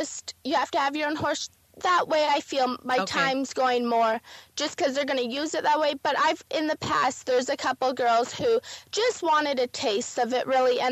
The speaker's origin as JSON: {"language": "English", "region": "Arizona", "country": "United States", "said": "I'm actually originally from Arizona, though my family's from Canada, so I'm lucky enough to be both Canadian and American."}